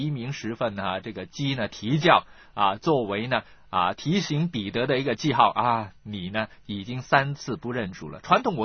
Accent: China; 有点呢像我们中国人的晚上打更的这种的安排。

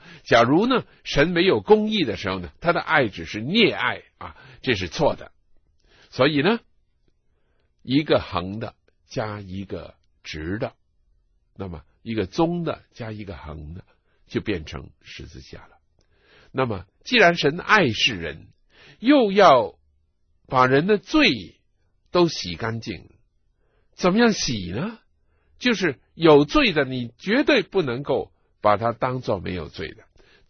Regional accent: China; 因为我们中国人呢一直以来呢都是君主政体啦

